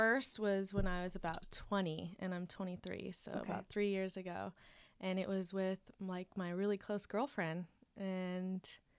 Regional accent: Pasadena, California, United States; I'm from Pasadena area, so I've grown up in California my whole life.

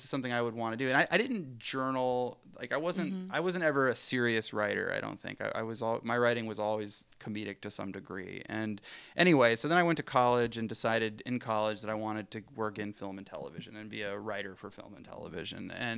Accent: the South, United States; I went to a Christian school growing up in the South, like a Baptist high school.

